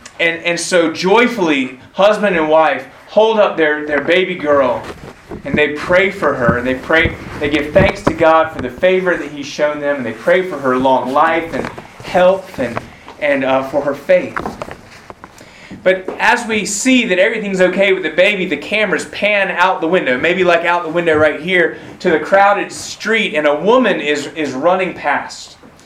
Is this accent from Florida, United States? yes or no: yes; Jacksonville, Florida, United States; I'm from Jacksonville, Florida. The mountains there are not as big as they are here.